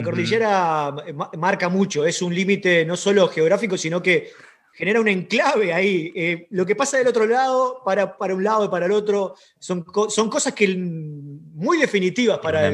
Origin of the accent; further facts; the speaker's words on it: Uruguay; No somos Argentina, estamos ahí en el medio de cosas. Es un problema de identidad clásica.